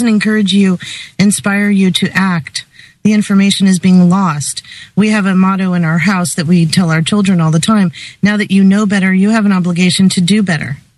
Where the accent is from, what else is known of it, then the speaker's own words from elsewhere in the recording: Florida, United States; I'm from Florida. Every year, for 6 months out of the year, we prepare for a hurricane